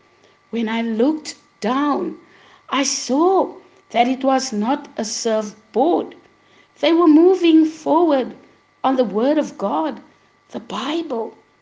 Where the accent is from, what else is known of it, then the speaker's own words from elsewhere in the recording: South Africa; I am from South Africa